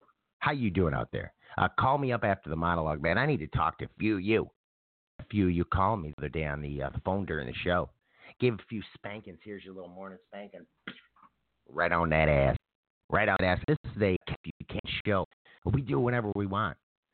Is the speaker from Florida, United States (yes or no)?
no; Detroit, Michigan, United States; And then, in the meanwhile, I'm going to take my home state of Detroit and build them up.